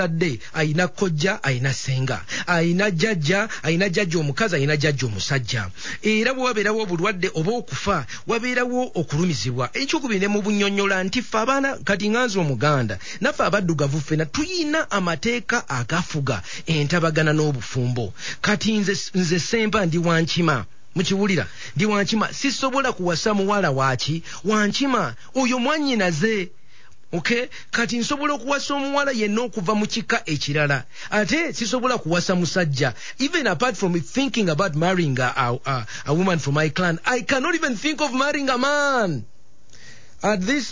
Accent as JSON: {"language": "English", "region": "Central Region", "country": "Uganda", "said": "I'm a Muganda."}